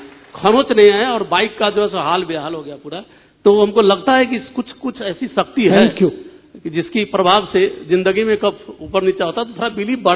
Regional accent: Kathmandu, Bagmati, Nepal; और हम काठमांडू से आए हैं।

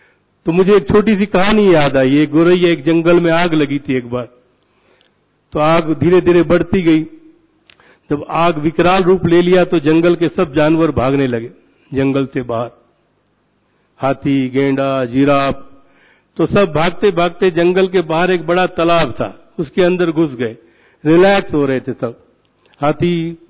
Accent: India; वो जैसे उनको पता चला हम इंडिया से हैं

